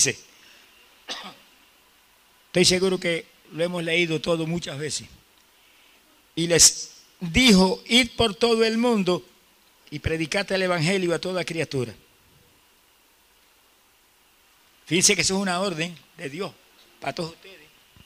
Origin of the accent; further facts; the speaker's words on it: Camuy, Puerto Rico; Y yo, en mi pueblo, en Camuy